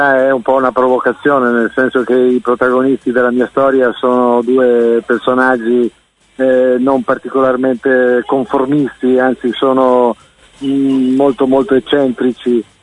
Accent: Primiero, Trentino-Alto Adige, Italy; born there; now in Trento, Italy; io sono nato nella provincia, io vengo dal Primiero, sono nato in Primiero in fondo a Trento ci abito da quando ho terminato l'università

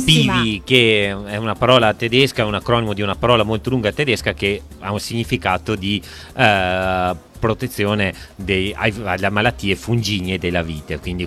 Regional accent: Trentino-Alto Adige, Italy; soprattutto in una terra come Trentino, che abbiamo delle esperienze eroiche di viticoltura sopra i terrazzamenti e quant'altro

